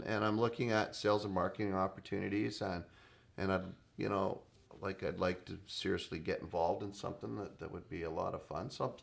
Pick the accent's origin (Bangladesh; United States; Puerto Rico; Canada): Canada; And my concern as a Canadian is, you know, I grew up in a free enterprise environment